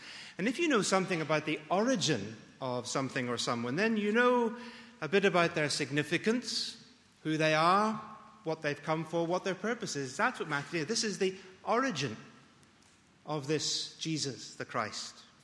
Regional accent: Belfast, Northern Ireland, United Kingdom; born there; I don't assume that they know that I was born in Belfast, though I was.

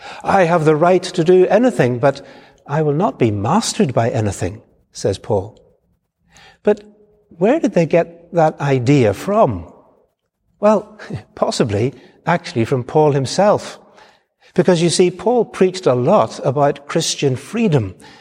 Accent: Belfast, Northern Ireland, United Kingdom; were teenagers, some time ago, growing up in Belfast, Northern Ireland

